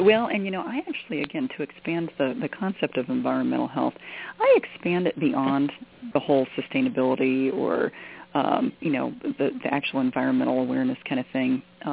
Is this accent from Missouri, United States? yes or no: no; Colorado, United States; moved away; You know, I grew up in Colorado and we had pine trees around. But when I moved here to North Carolina, it's been fascinating how much I need hardwoods around me.